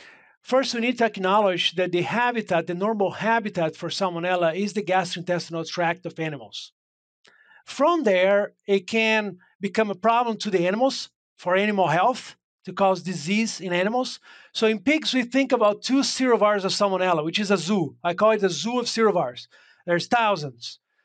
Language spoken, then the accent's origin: English; Brazil; moved away as an adult; now in United States; Yeah, I'm from Brazil originally. Trained as a veterinarian in Brazil, and practiced swine veterinarian medicine there for a couple of years before coming to the United States for grad studying.